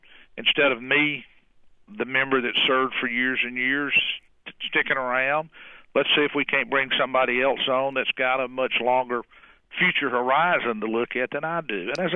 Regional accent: United States; And as an American, I hope he does well. I mean, I hope that he has success for our country.

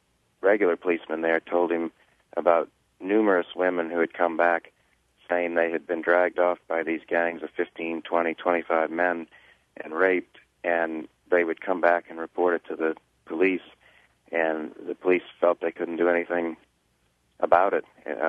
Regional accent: New Orleans, Louisiana, United States; And I'm from New Orleans. I was born here. I grew up here. I went to school here. And my family is here.

